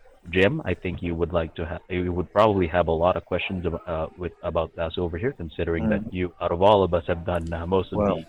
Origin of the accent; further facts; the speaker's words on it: Philippines; I'm a Filipino weeb.